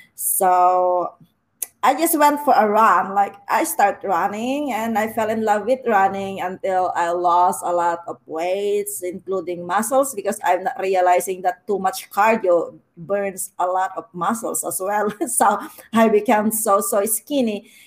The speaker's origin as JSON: {"language": "English", "country": "Philippines", "also_born_or_lived": "Hong Kong", "moved": "as an adult", "lives_now": "Canada", "said": "Yeah, I originally came from the Philippines. I'm a Filipina. And then before coming here, I worked more than a year in Hong Kong"}